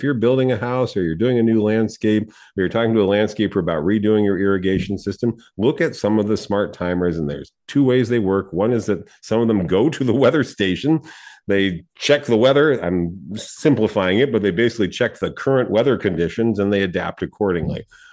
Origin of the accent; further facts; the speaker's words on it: San Diego, California, United States; also born or lived in Los Angeles; Growing up in San Diego, in Los Angeles, it had the same situation. September is when there's a shift in the weather. We got our highest temperatures in September in San Diego, and not June.